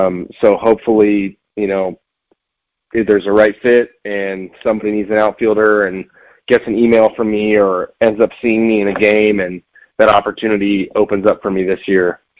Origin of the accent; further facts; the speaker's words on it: California, United States; You know, I'm from California, but now I'm a Texas native.